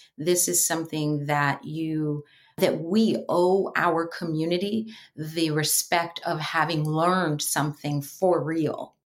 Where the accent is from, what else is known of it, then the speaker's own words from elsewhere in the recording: New York City, New York, United States; including growing up in New York City